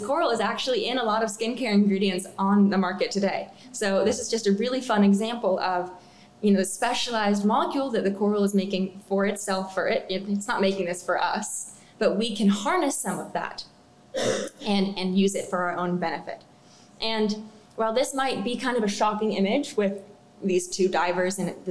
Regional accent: San Diego, California, United States; I'm actually from San Diego, and I grew up coming to this aquarium.

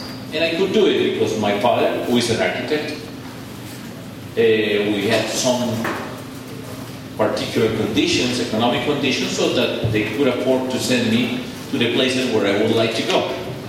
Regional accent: Medellín, Antioquia, Colombia; also born or lived in United States; So that's where I come from Colombia, Antioquia, Medellin.

